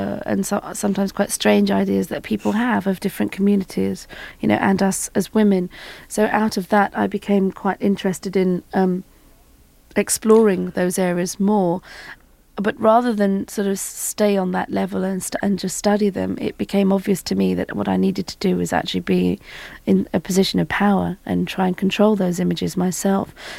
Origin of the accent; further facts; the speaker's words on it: United Kingdom; And I'm British